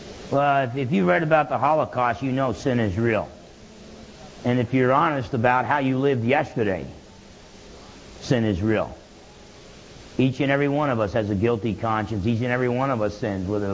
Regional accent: New Jersey, United States; Because I remember growing up in New Jersey, you know, I had gone to Catholic schools from kindergarten to through halfway through 10th grade, and then I transferred to the public school.

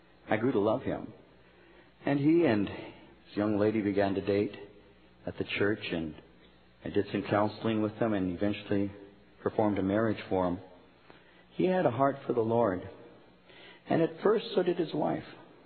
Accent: Norwalk, United States; I grew up in Norwalk, and in Norwalk in the 50s, in the early 50s, there were no such things as supermarkets.

